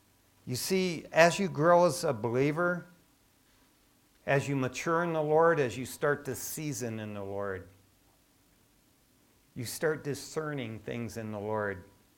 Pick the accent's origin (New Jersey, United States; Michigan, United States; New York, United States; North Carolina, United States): Michigan, United States; East Detroit; I grew up in East Detroit, Michigan.